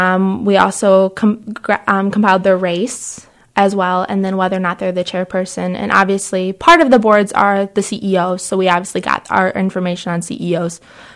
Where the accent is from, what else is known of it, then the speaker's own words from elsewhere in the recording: Rockford, Illinois, United States; I am originally from Rockford. I went to West Catholic High School